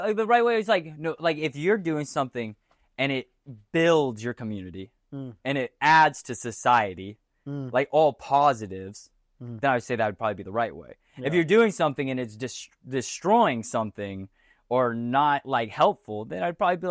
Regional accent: United States; now in abroad; I'm American. I love my country, and I want to see my country standing strong as one.

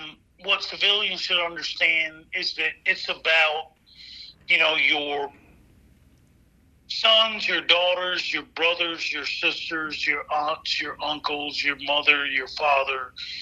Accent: Mobile, Alabama, United States; I grew up in Mobile, Alabama, West Mobile, graduate 1991 from Baker High School

